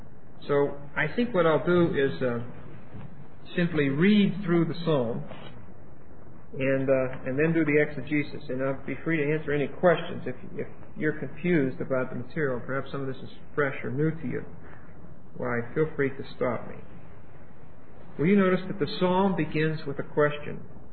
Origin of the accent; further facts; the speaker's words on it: Pittsburgh, Pennsylvania, United States; back in my hometown of Pittsburgh, there's an amusement park called Kennywood.